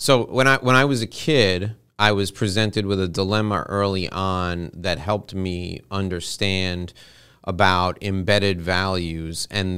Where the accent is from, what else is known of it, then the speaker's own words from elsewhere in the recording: New York City, New York, United States; I was born and raised around New York City, and five of us were going to take the subway from one place to the next.